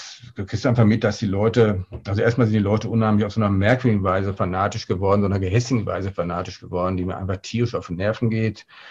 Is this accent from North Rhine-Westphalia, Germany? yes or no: yes; North Rhine-Westphalia, Germany; now in Münster, Germany; Ich komme ja aus dem Ruhrgebiet, aber ich muss schon sagen, dass mein Herz heute sehr an Münster und am Münsterland hängt.